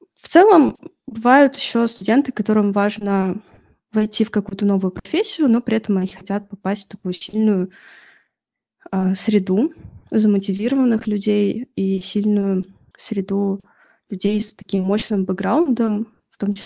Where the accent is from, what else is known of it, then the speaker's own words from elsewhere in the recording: Moscow, Russia; Вот я, например, из Москвы